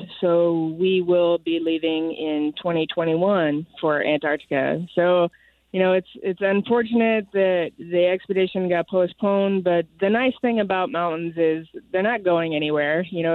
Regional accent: Iowa, United States; And they're like, "Oh … where are you from?" And I'm like, "Iowa." And they're like, "What?" and I'm like, no, it's really beautiful here.

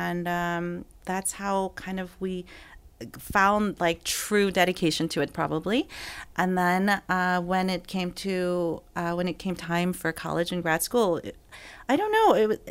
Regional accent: Seoul, South Korea; My sisters and I grew up in Seoul

